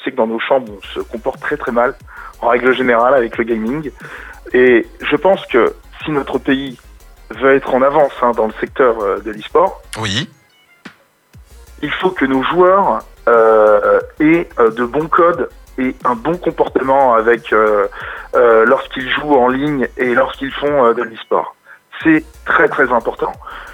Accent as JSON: {"language": "French", "town": "Paris", "region": "Île-de-France", "country": "France", "said": "Je venais de Paris, tu vois ce que je veux dire"}